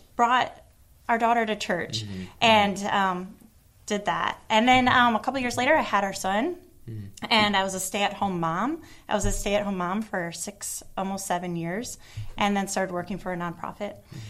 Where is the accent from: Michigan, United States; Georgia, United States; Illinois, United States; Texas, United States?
Michigan, United States; moved away as an adult; I grew up in Michigan.